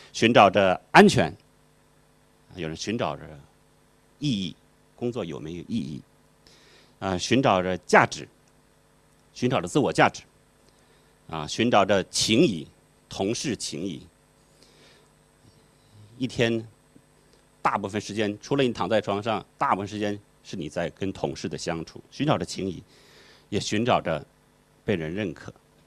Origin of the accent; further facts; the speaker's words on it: Shandong, China; 公务员铁饭碗，我们山东人最喜欢这个领域的工作